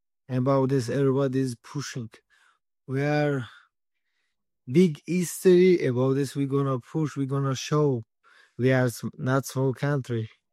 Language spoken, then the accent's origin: English; Dushanbe, Tajikistan; English is a second language; Tajikistan is beautiful, brother. A good country. We are Persian country, and after Soviet Union, we are separate. Every country is separating. We are now small. 93% this mountain. I born in really this Dushanbe city. Mountainside.